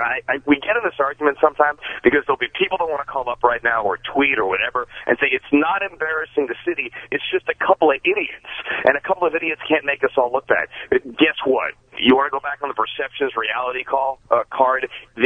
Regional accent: Virginia, United States; I mean, look, Virginia Commonwealth, I grew up in Virginia.

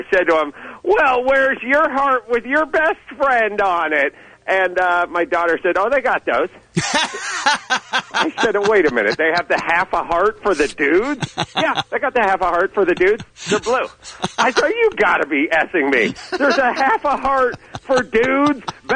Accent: North Hollywood, California, United States; Well, you know, I'm from North Hollywood, so we're a hockey town.

